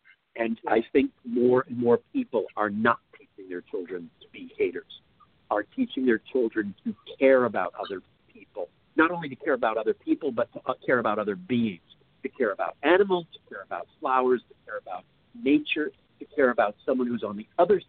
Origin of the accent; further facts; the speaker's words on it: Ireland; I'm Irish and I'm an Aquarius.